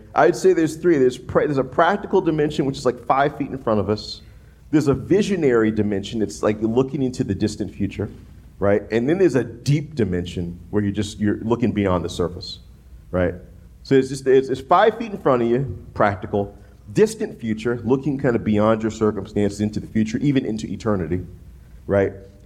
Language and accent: English; Gulf South, United States; And that's a lot of years growing up in the Gulf South.